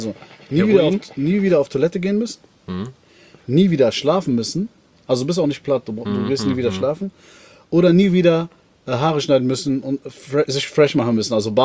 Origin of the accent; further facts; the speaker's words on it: Lebanon; wir kommen ja aus dem Libanon, ne?